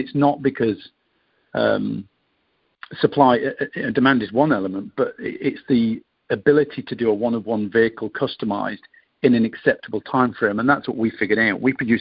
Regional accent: United Kingdom; accent: British; So currently that model range is predominantly British vehicles, as you probably sense from my accent.

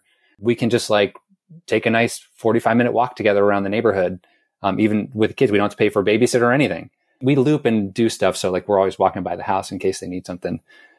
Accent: Canton, Ohio, United States; So I grew up in Ohio where there wasn't much going on.

